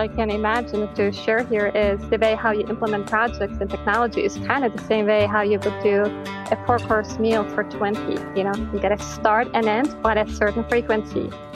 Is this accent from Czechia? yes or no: yes; Czechia; And so I grew up in Europe on the other side of the wall. Czech Republic was kind of closed off. So yes, my like 80s were probably what you guys see in 70s.